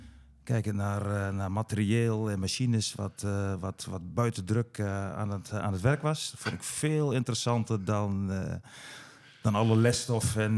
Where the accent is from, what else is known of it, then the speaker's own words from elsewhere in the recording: Gelderland, Netherlands; Ik ben een Achterhoeker.